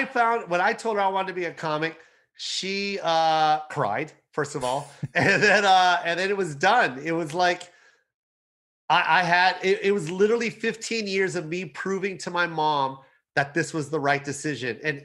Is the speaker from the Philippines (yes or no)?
yes; Philippines; the pressure as a Filipino mom